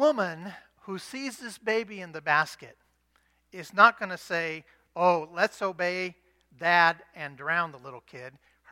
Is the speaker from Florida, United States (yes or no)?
yes; Florida, United States; You know, we grew up in Florida and we grew up around alligators.